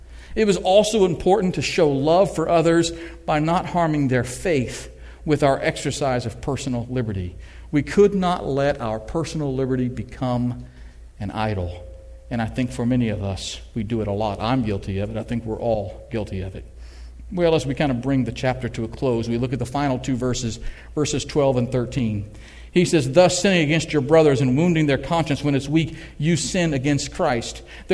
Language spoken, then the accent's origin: English; Illinois, United States; What do they do with all the ones in the Midwest? I grew up in Illinois.